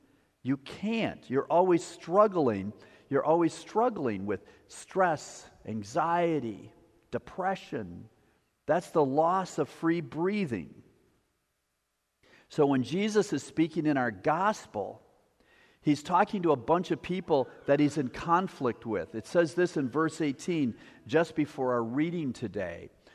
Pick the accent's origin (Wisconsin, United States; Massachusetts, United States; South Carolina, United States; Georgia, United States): Wisconsin, United States; Appleton; When I grew up in Appleton, Wisconsin, there's a big river called the Fox River that ran through the city.